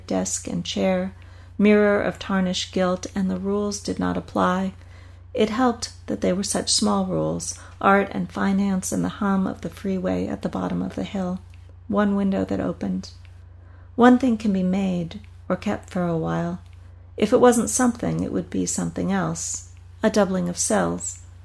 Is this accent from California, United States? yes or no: yes; Stockton, California, United States; now in Bay Area, United States; I grew up in Stockton, California, in the Central Valley.